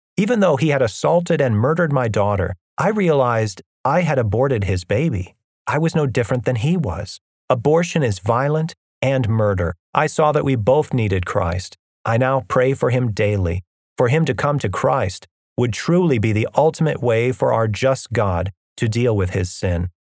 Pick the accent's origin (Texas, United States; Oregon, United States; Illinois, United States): Texas, United States; Amarillo; also born or lived in Dallas; All the same stuff that I was wrestling with in my hometown of Amarillo was waiting for me in Dallas.